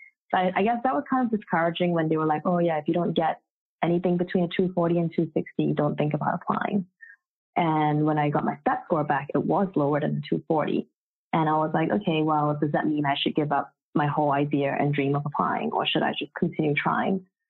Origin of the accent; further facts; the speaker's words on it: Perth, Western Australia, Australia; also born or lived in Malaysia; So yeah, I'm Aussie. I am from Australia, from Western Australia, a town called Perth.